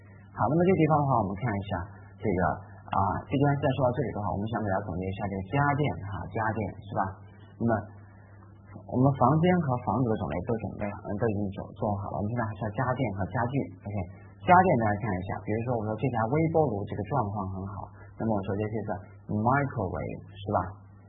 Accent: China; 但是我们中国人有没有人把空调叫空气调节器呢？

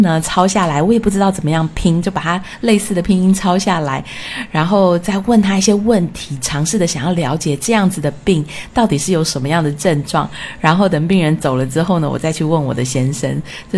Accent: Taiwan; moved away as an adult; also born or lived in France / United States; 我是从小在台湾长大的小孩，然后大学毕业之后呢，我到了法国去游学了一年，想要把法文学好，然后之后又到了美国去念行销的硕士。

